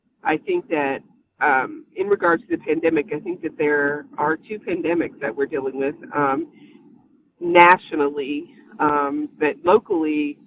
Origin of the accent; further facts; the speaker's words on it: Columbus, Indiana, United States; I was raised in Columbus. I graduated from Columbus North and I went to the University of Evansville